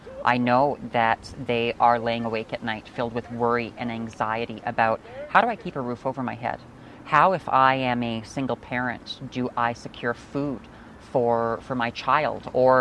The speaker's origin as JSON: {"language": "English", "region": "Alberta", "country": "Canada", "tie": "born or raised there", "said": "growing up, because it's a split family, grew up traveling across all of Alberta."}